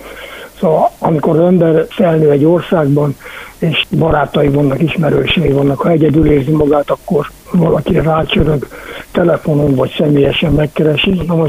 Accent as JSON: {"language": "Hungarian", "town": "Kiskunhalas", "region": "Bács-Kiskun", "country": "Hungary", "tie": "born or raised there", "said": "Nem Kiskunhalason születtem. Gyakorlatilag általános iskolát már ott jártam, Kiskunhalason. Hát a gyermekéveimet ott töltöm, nagyon szép emlékeim vannak."}